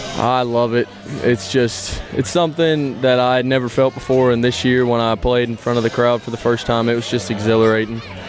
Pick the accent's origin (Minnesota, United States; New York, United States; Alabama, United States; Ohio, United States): Alabama, United States; Had a very different character and very different than my hometown up in North Alabama.